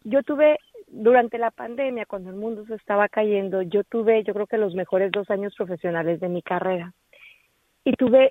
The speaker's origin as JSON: {"language": "Spanish", "country": "Mexico", "moved": "yes", "said": "Yo soy latina, soy mexicana, soy migrante."}